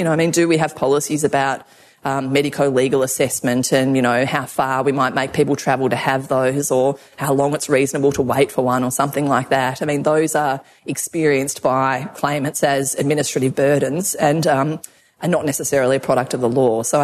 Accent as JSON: {"language": "English", "region": "Victoria", "country": "Australia", "said": "I'm obviously from Victoria"}